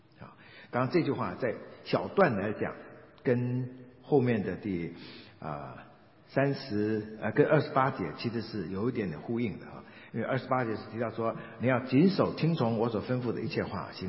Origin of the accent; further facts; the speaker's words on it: China; 我们中国人那些各种的庙盖在哪里都是高山嘛